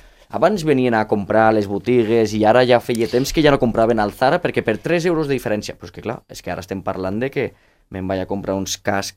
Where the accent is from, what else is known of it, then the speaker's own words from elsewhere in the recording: Andorra; amb mi com a andorrà